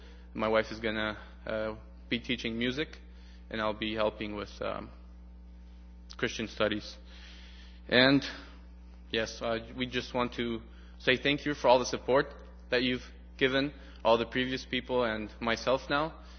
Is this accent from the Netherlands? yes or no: no; Mexico; We come from Mexico. We've been here a little bit over a year and 2 months.